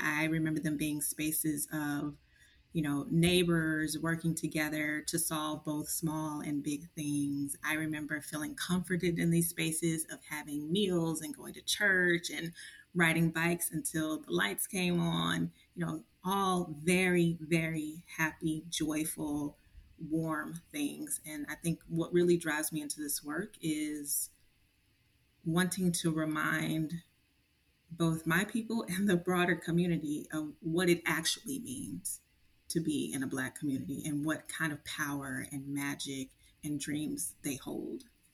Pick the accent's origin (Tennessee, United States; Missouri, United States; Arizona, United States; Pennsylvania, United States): Missouri, United States; St. Louis; being, you know, Black growing up in St. Louis, being all across St. Louis's Black neighborhoods